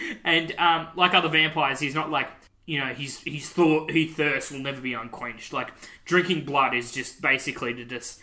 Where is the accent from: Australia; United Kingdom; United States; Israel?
Australia; No. Why would we, Bob? We're Australian.